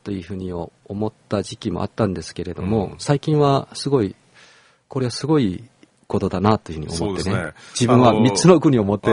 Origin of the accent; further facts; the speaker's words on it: China; Japanese is a second language; 僕らは中国で生まれつきまあ中国国籍で、大学教育を受けて記者をやって、まあ、ですから完璧に中国人ですよね、